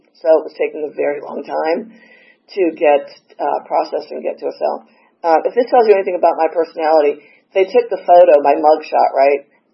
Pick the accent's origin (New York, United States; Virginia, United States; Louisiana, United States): New York, United States; New York City; So, and especially being a New Yorker, I had that arrogance, whatever. And, you know, growing up in New York, my sisters, my family would get traffic tickets, they'd throw them in the trash.